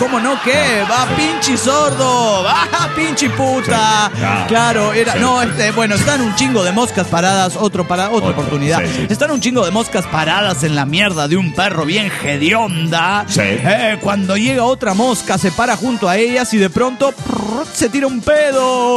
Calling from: New Jersey, United States; de New Jersey.

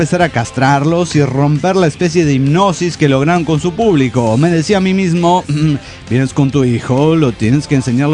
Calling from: San Luis, Argentina; de las Sierras de San Luis, Argentina.

